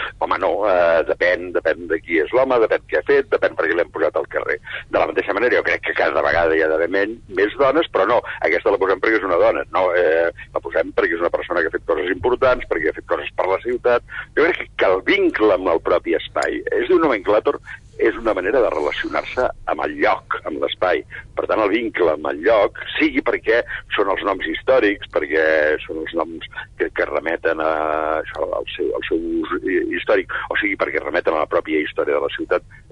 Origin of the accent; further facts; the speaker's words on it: Terrassa, Catalonia, Spain; Jo soc de Terrassa